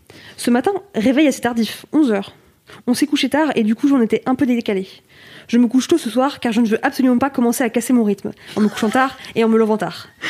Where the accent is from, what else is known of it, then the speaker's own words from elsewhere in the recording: Pays de la Loire, France; moi, j'ai grandi en Loire-Atlantique.